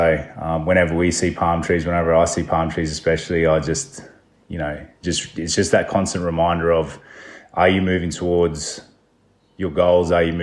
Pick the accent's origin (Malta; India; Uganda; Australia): Australia; Queensland; growing up in North Queensland